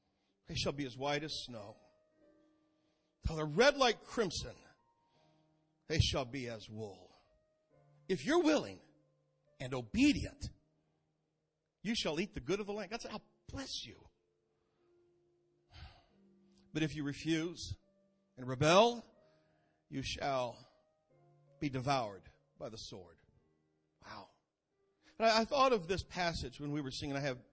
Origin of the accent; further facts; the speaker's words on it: Kansas City, Missouri, United States; I grew up in Kansas City with stories of Raiders Week and Lynn Dawson and all of those things.